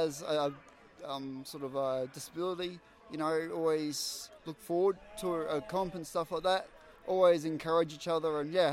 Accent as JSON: {"language": "English", "region": "Queensland", "country": "Australia", "said": "And I'm from Queensland."}